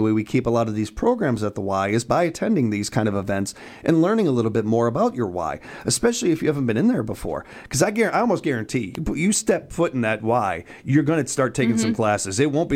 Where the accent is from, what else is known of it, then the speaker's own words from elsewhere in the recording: Chicago, Illinois, United States; As a kid growing up in Chicago, I've seen a lot of buildings go up.